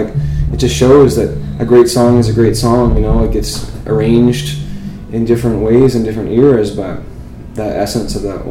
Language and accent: English; Truro, Nova Scotia, Canada; Well, I grew up in Truro, which is about 45 minutes from Halifax.